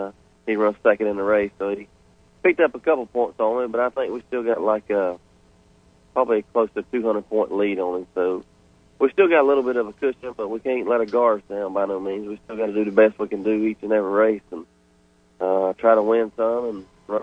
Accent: Florida, United States; Yeah, I grew up here in Florida, raced in, you know, Florida most of all my life until I started traveling a little bit.

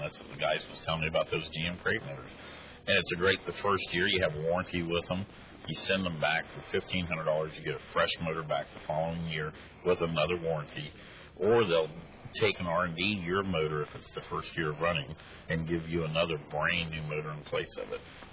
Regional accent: Bradenton, Florida, United States; We're mostly drag racers. We're from the Bradenton area.

